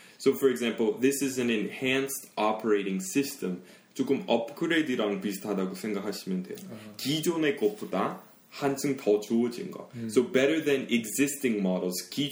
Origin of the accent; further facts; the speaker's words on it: Denver, Colorado, United States; Korean is a second language; now in Korea; 저도 지금 Denver인 우리 고향에 대해서 얘기할 때 back in Denver, I heard it's really hot. 이라고 할 수 있어요.